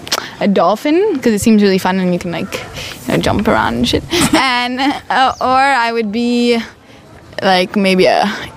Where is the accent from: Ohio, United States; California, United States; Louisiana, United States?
California, United States; Oroville; born there; I was born in Oroville.